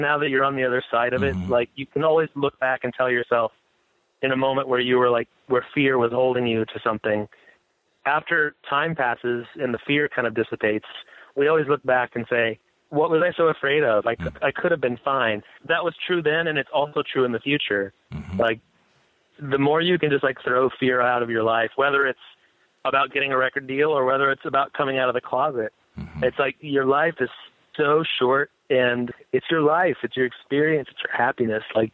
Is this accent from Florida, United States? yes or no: no; Indiana, United States; I'm from Indiana.